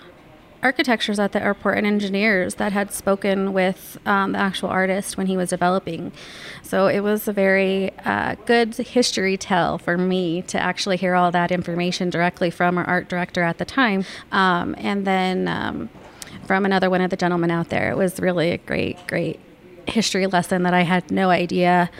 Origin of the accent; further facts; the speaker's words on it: Westminster, Colorado, United States; Yep. I grew up in Westminster.